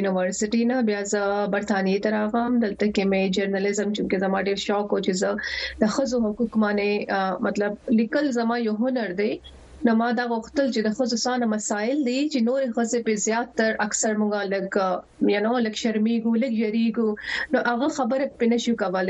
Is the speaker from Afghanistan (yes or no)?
no; Pakistan; now in United Kingdom